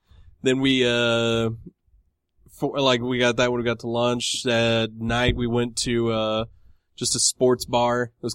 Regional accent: Ireland; I'm Irish, I can say it.

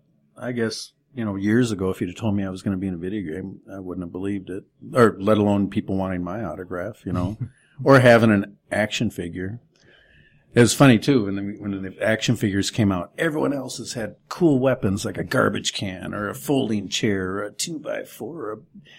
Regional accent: Minneapolis, Minnesota, United States; I grew up in Minneapolis, so before the early 80s when we got cable, that's all I grew up seeing.

